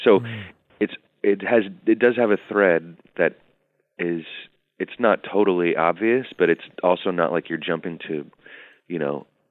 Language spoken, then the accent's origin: English; Oakland, California, United States; very much informed by various different kinds of experience I had working in Oakland and growing up in Oakland.